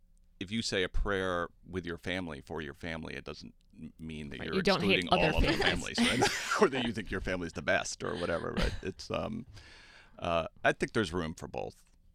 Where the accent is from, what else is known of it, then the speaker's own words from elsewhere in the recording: Falmouth, Massachusetts, United States; Catherine Lee Bates, who wrote … is from my hometown of Falmouth, Massachusetts.